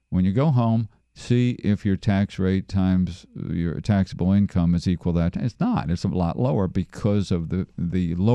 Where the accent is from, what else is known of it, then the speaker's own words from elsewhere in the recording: Maryland, United States; I'm born and raised in Maryland.